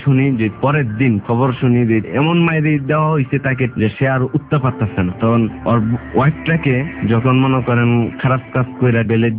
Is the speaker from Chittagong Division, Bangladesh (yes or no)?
no; Kishoreganj, Dhaka Division, Bangladesh; তখন আমি বলি দিই আমার দেশের বাড়ি কিশোরগঞ্জ